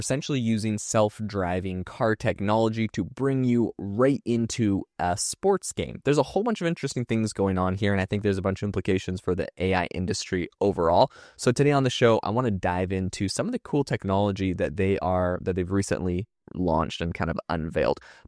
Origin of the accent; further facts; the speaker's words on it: British Columbia, Canada; Personally, I'm from Vancouver Island in Canada, so the closest big team to us was also the Vancouver Canucks. So I relate as the Canucks were my team growing up.